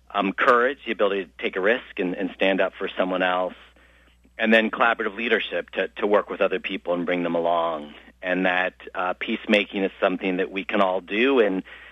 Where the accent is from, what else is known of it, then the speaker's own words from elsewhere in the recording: Midwest, United States; I grew up in the Midwest, went to a large public high school with about 2,800 students.